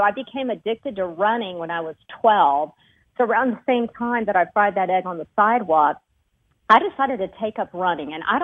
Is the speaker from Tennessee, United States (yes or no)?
no; Houston, Texas, United States; Well, I grew up in Houston, Texas, but I spent my summers in Spain. My father's from Spain. My mother's from Costa Rica, and they immigrated to Houston.